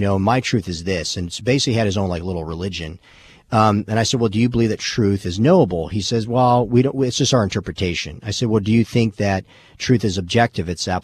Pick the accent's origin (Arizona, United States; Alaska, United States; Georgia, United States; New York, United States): Arizona, United States; Tucson; Yeah, well, first I'm born and raised in Tucson, Arizona, so I would never want to live in Phoenix